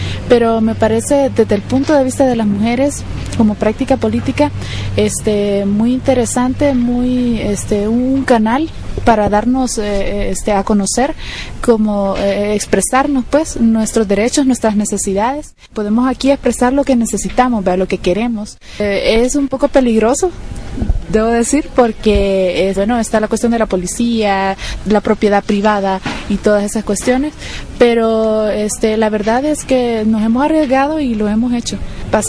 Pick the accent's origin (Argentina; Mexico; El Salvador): El Salvador; de El Salvador y esto lo hemos practicado en algunas marchas en El Salvador